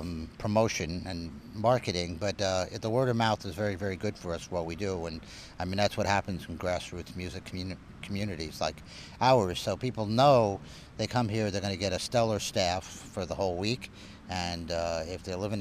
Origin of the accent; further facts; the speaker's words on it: Ireland; Well, I mean, we're from Ireland.